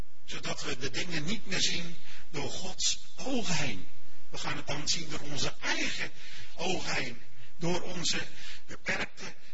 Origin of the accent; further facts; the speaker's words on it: Westland, South Holland, Netherlands; Ik kom uit het Westland vandaan.